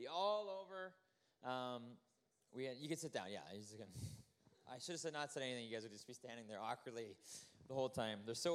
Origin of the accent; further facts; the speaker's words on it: Regina, Saskatchewan, Canada; also born or lived in Turkey; Just so you know a bit about me, I'm originally from Regina. I grew up there, went to the college when I was for 4 years.